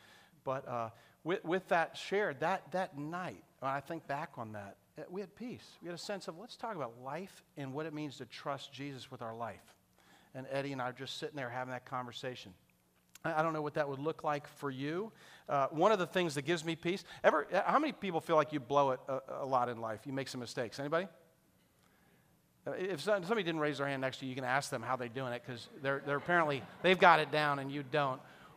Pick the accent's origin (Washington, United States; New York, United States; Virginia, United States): Virginia, United States; Reston; I grew up in Reston just up the road. We had a ton of woods behind our house back then before they built a bunch of neighborhoods there.